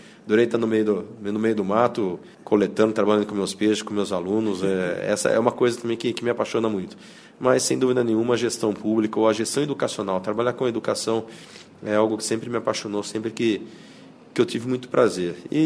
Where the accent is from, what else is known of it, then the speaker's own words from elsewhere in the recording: Piracicaba, São Paulo, Brazil; also born or lived in Campinas / Rio Claro; now in Jardim, Brazil; Eu nasci em Campinas. Nasci em Campinas, São Paulo. Fui criado em Piracicaba. Eu me considero assim, não sei, eu sou de Piracicaba.